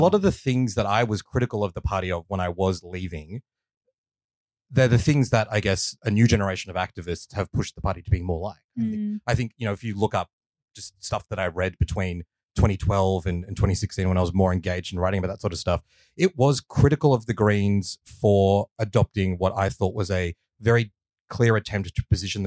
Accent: Pakistan; half of it is like conservative Bengalis who did not like me because I'm Pakistani.

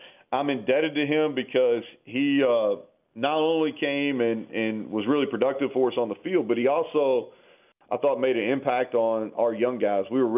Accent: Kentucky, United States; I'm from Kentucky, so I remember him really well.

